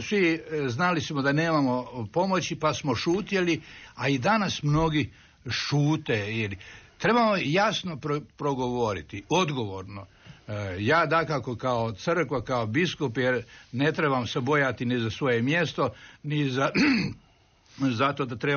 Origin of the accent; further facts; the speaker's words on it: Croatia; kao Hrvati želimo istaknuti